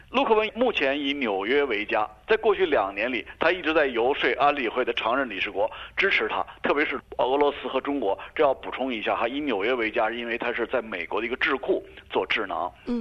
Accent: Australia

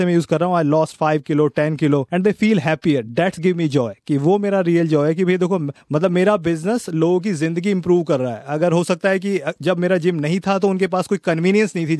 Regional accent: Delhi, India; moved away as an adult; दिल्ली में मैं पला बड़ा हूँ तो थोड़ा सा मैं शुरू से एक्टिव था

